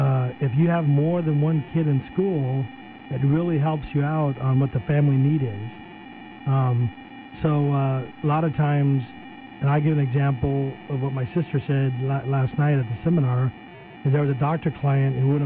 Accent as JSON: {"language": "English", "town": "Yuma", "region": "Arizona", "country": "United States", "tie": "born or raised there", "said": "I'm from East County, Yuma, born, you know, raised."}